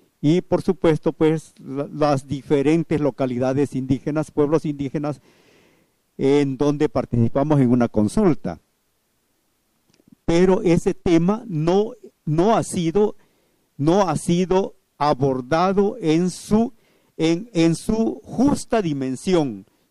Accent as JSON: {"language": "Spanish", "town": "Nahuizalco", "region": "Sonsonate", "country": "El Salvador", "said": "Yo soy de organizaciones indígenas, soy de Nahuizalco, pertenezco al Consejo Coordinador Nacional Indígena Salvadoreño"}